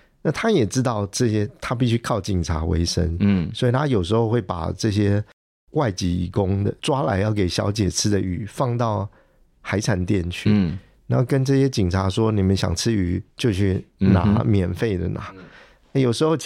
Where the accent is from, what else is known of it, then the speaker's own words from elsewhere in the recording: Taiwan; first language Taiwanese Hokkien; Chinese is a second language; 对，我家里完全讲台语的，兄弟姐妹都讲台语。